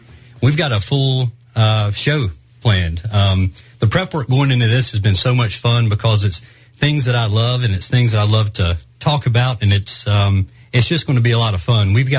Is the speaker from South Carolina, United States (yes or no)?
yes; Spartanburg, South Carolina, United States; Well, Spartanburg was formerly my hometown. There's a lot of turkey hunters in Spartanburg.